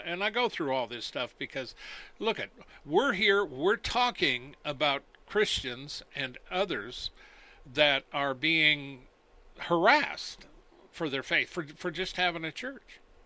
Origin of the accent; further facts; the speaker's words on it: United States; And I say collectively we, you know, just because I'm an American.